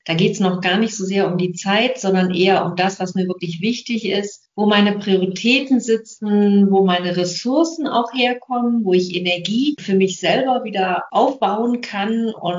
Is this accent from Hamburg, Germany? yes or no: no; Kempten, Bavaria, Germany; Ich komme aus Kempten im Allgäu